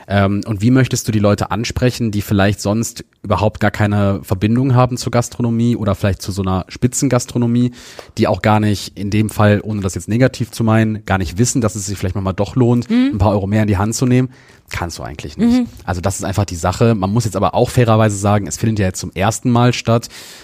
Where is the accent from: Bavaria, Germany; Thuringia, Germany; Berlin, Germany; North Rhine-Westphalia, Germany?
North Rhine-Westphalia, Germany; Düsseldorf; Also ich komme aus Düsseldorf, ich bin hier groß geworden